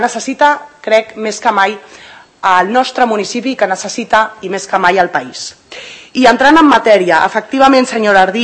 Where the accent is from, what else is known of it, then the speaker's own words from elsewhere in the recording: Sant Cugat, Catalonia, Spain; born there; jo sóc fruit de la immigració i n'estic molt orgullosa. Sóc nascuda a Sant Cugat, però tinc arrels sud-americanes i extremenyes.